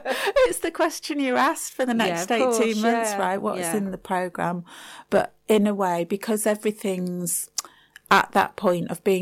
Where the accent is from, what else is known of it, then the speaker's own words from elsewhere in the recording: Bradford, Yorkshire and the Humber, United Kingdom; So I'm from Bradford. I've lived here for most of my life.